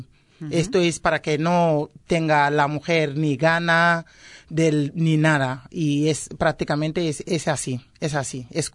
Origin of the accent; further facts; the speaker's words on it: Senegal; born there; Spanish is a second language; yo vengo de mi país de origen, es en Guinea, Conakry, pero he nacido en Senegal y soy senegalesa.